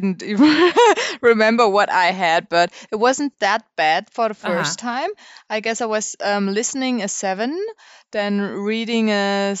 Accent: Stuttgart, Baden-Württemberg, Germany; English is a second language; I'm from Stuttgart in Germany.

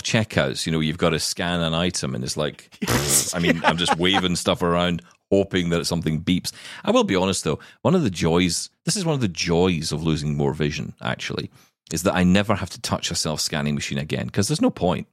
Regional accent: Scotland, United Kingdom; and trust me, I'm Scottish, I have a lot of conversations where a lot of people are raising their voices. It's just a typical way of having dinner in this country.

